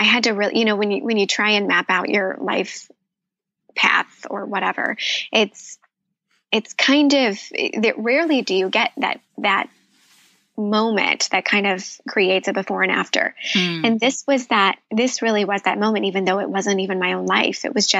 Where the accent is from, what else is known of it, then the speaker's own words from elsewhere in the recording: Midwest, United States; So I grew up in the Midwest.